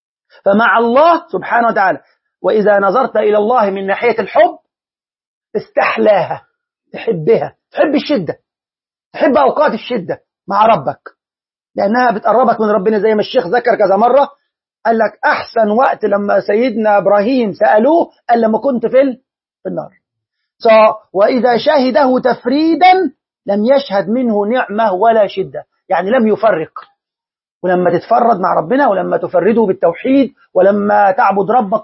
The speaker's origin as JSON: {"language": "Arabic", "country": "Egypt", "said": "نحن عندنا في مصر نقول الكلام ده"}